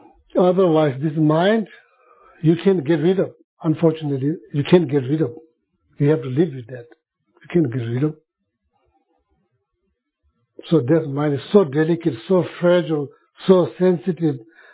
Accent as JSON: {"language": "English", "region": "Sikkim", "country": "India", "tie": "born or raised there", "said": "In my hometown, in the Sikkim, remote country, remote side of Sikkim, people have almost nothing. My parents, both of them cannot read, cannot write at all."}